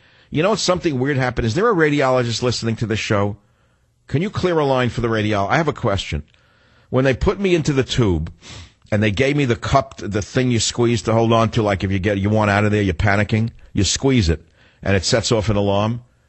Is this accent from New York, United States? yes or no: yes; New York, United States; accent: New York; I almost sounded like I was from New York for a minute. I better be careful. I meant to say summer. No, I reverted back to my New York accent.